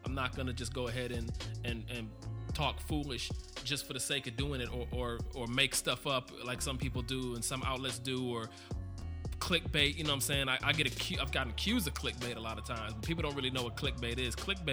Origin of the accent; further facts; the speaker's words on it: Cleveland, Ohio, United States; And then I was able to partner with a great artist out of Cleveland, Ohio, my hometown.